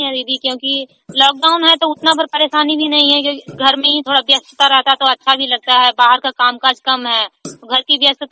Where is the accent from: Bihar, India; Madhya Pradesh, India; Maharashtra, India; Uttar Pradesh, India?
Bihar, India; मैं सरथा पंचायत के बहादुरपुर गांव नालंदा जिला से बोल रही हूँ।